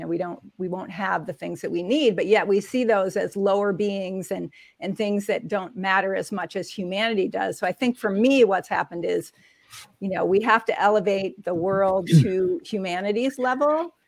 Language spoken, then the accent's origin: English; United States; I realize I'm an American, which I think are probably some of the most individualized people in the world.